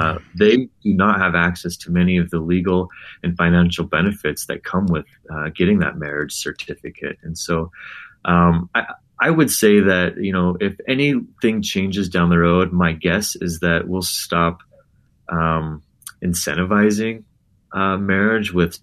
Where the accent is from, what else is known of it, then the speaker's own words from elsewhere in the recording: South Jordan, Utah, United States; You know, I grew up in South Jordan, and I grew up with, you know, kids in my school that were children of polygamous families.